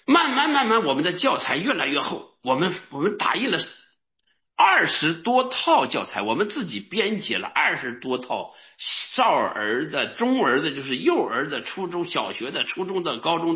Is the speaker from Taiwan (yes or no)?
no; Northeast China, China; accent: Northeastern; 我的普通话大家都知道我是哪里人呐？啊，我是东北人，满口东北腔啊！